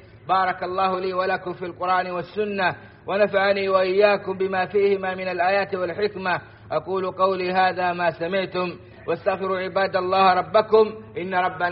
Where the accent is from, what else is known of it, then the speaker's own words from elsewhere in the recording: Saudi Arabia; اللهم أدم على بلادنا السعودية أمنها وإيمانها واستقرارها